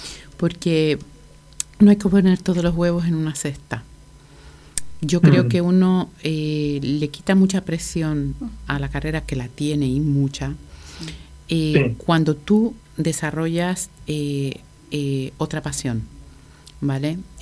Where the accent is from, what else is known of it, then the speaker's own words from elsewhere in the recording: Canary Islands, Spain; sobre todo yo crecí en Islas Canarias.